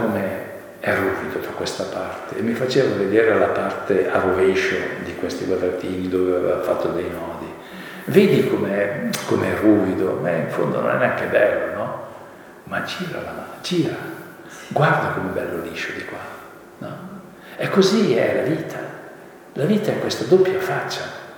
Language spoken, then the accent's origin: Italian; Arluno, Lombardy, Italy; siccome io sono di Arluno, un paese vicino a Milano